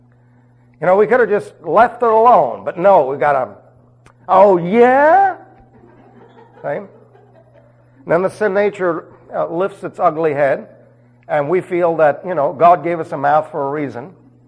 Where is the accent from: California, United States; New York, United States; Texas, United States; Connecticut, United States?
New York, United States; New York City; I was raised in New York City, and they don't have many ranches in Manhattan.